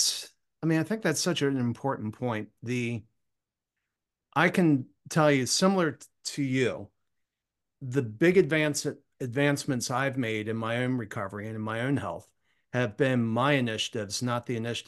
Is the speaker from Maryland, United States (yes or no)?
yes; Cambridge, Maryland, United States; You've probably been in my hometown. Did you ever do the Ironman in Cambridge, Maryland?